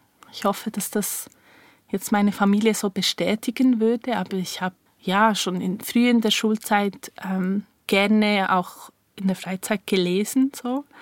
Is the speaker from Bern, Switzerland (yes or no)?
yes; Bern, Switzerland; Ich bin im Altenbergquartier aufgewachsen, gerade an der Aare.